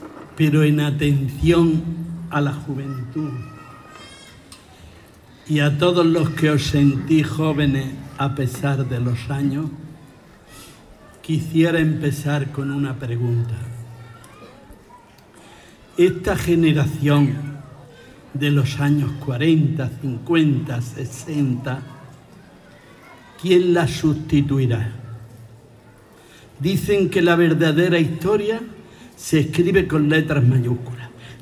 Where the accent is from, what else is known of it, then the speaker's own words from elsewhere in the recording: Fuente Palmera, Andalusia, Spain; born there; Nací en Fuente Palmera hace muchos años ya.